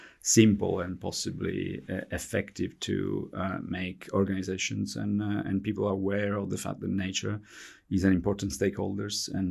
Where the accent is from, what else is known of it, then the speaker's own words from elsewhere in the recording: Italy; English is a second language; I'm Italian, as you can understand from my accent as well, not just my surname.